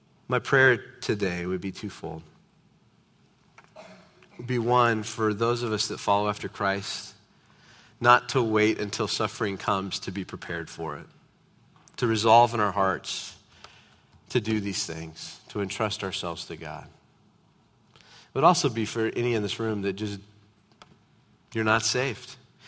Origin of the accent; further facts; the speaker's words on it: United States; Not only am I a believer, I'm an American.